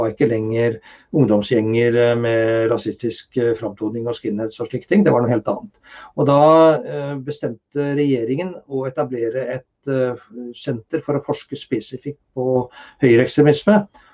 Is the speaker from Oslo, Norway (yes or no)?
no; Fagernes, Innlandet, Norway; also born or lived in Ringebu / Vinstra; jeg er født på Ringebu, men jeg har oppvokst det meste av min barndom på Fagernes